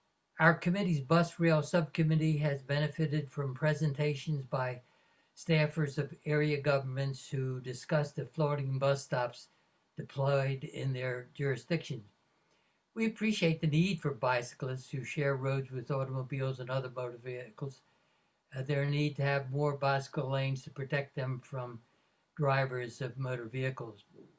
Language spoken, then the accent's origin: English; United States; As a Washington-born Asian-American, I grew up in Washington, as you did.